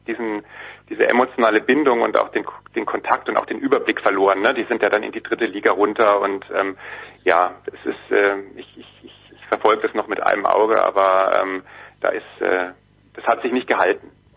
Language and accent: German; Karlsruhe, Baden-Württemberg, Germany; Nein, ich bin ja in Karlsruhe aufgewachsen.